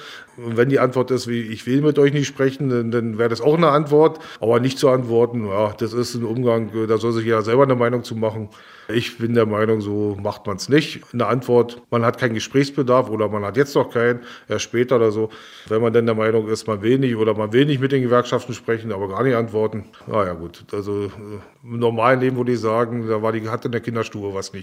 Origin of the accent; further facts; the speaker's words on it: Eisenhüttenstadt, Brandenburg, Germany; Ich komme aus Eisenhüttenstadt, die Bevölkerung hat sich mehr als halbiert dort